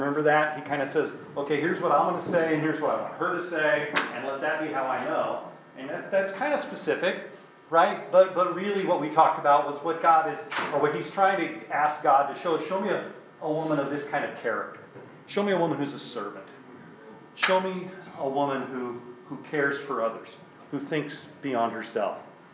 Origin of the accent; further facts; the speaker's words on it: California, United States; because I was just this goofy kid growing up in Southern California.